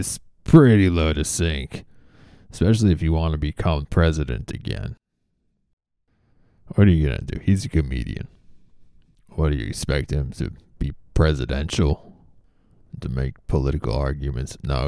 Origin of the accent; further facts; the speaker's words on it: United States; I love being American.